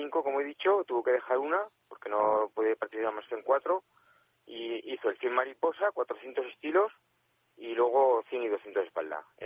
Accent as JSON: {"language": "Spanish", "town": "Aldeanueva de Ebro", "region": "La Rioja", "country": "Spain", "said": "nosotros somos de Aldeanueva de Ebro"}